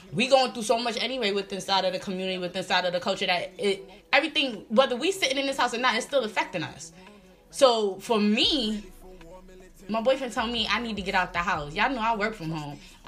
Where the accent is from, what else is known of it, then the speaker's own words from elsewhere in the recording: New York, United States; moved away; Like, for instance, I moved from New York. Don't get me wrong, y'all. We're from New York, from a diverse area.